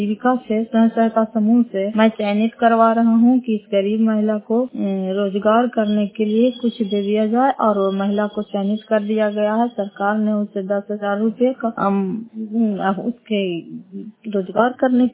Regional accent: Fatehpur, Bihar, India; घर फतेहपुर पंचायत मकरौसा जिला नालंदा करारपसरा प्रखंड की निवासी हूँ

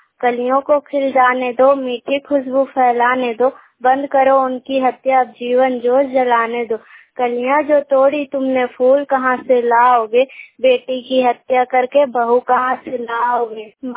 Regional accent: Unchaghana, Jharkhand, India; विष्णुगढ़ से, मेरा गांव ऊंचाघना है, कक्षा 6 में पढ़ती हूँ।

